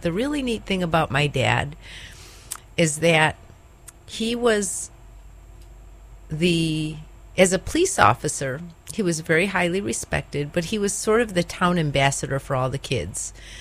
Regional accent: Hilton, New York, United States; I grew up in upstate New York in a little town. It's actually called the village of Hilton.

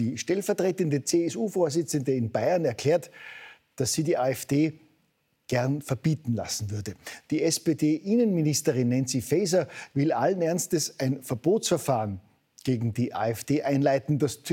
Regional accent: Austria; da fühlt man sich als Österreicher doch gleich viel sicherer

